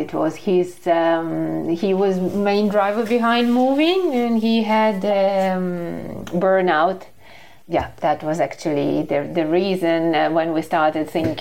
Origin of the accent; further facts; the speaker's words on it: Russia; English is a second language; now in Spain; I'm originally from Russia, but I left Russia 25 years ago, so I kind of don't anymore consider myself being Russian.